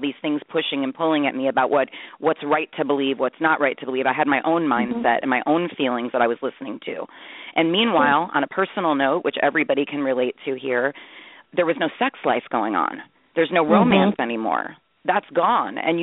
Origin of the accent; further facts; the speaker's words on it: United States; I'm from the United States. He was from Italy.